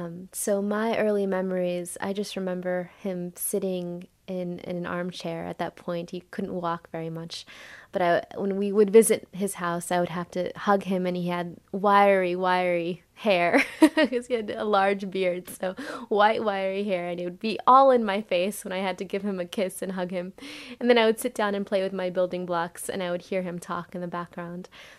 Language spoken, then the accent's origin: English; Clovis, California, United States; When I was growing up in Clovis, I never really felt part of the community at school.